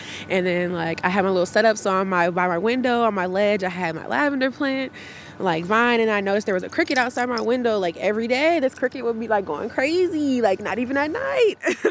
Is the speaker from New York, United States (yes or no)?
no; Saint Paul, Minnesota, United States; Talking with him, I found out that he was from the same place as me, so I grew up in Frogtown.